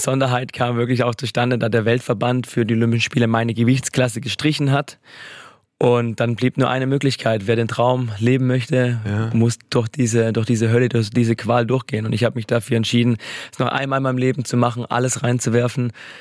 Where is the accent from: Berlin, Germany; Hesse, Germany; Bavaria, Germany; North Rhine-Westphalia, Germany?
Bavaria, Germany; Moosburg; Gerade in meiner Heimatstadt Moosberg, in meiner alten Grundschule.